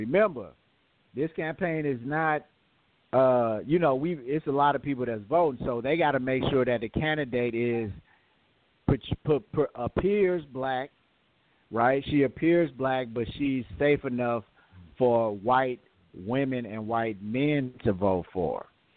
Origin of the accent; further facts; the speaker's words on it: United States; There's a certain experience that comes with being a black American that we can all relate to.